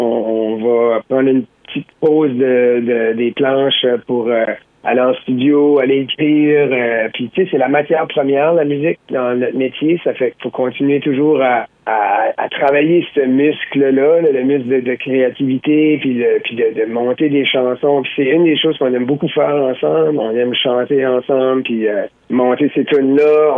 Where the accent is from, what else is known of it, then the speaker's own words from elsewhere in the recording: New Brunswick, Canada; dans mon village natal